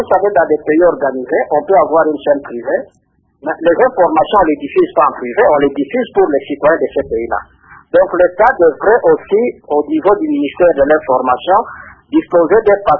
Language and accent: French; DR Congo; Chez nous, en République démocratique du Congo